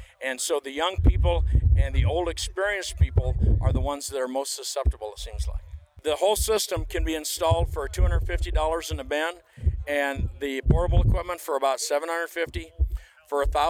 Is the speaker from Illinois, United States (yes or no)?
yes; Galesburg, Illinois, United States; I'm from the Galesburg area.